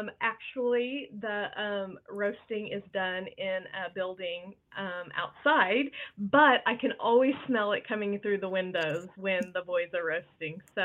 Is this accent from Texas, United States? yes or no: no; Missouri, United States; I am from Southwest Missouri